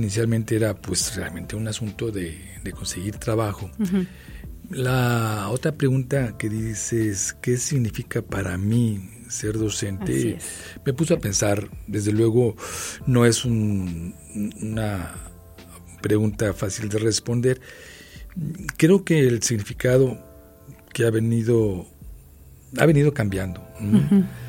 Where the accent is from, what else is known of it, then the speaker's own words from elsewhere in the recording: Aguascalientes, Mexico; Mira, soy de Aguascalientes, tengo 4 hermanos